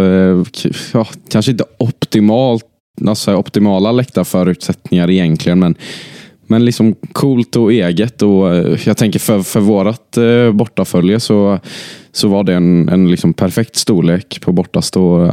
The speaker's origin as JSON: {"language": "Swedish", "town": "Gothenburg", "region": "Västra Götaland County", "country": "Sweden", "tie": "born or raised there", "said": "men gött att vara hemma i Götet, måste jag säga"}